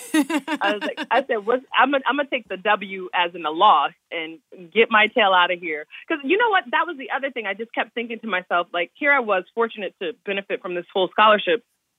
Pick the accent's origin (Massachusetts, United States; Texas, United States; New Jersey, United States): New Jersey, United States; I mean, growing up in the Oranges is so close, and outside of Newark is so close to the city.